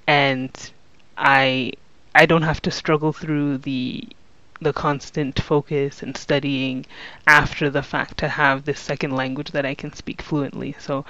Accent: Quebec, Canada; So more specifically, I'm from Canada in the province of Quebec. So if anybody knows anything about that province, it's that it's mostly French-speaking. As a child, obviously, my whole life was in English.

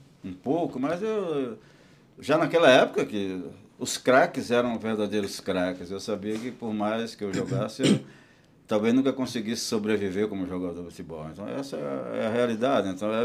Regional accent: Aracaju, Sergipe, Brazil; moved away; Eu nasci em Aracaju, estudei, fiz a minha formação básica inteira em Aracaju. Em Aracaju, depois de Aracaju, no início dos anos 70, eu migrei para o Rio de Janeiro.

